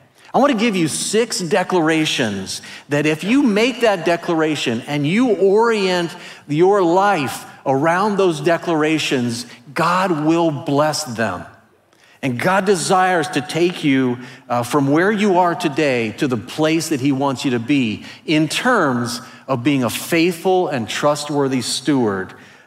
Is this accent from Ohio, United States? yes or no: yes; Cincinnati, Ohio, United States; also born or lived in Chicago; We moved back home from Chicago, back to Cincinnati, with nothing, virtually nothing in the bank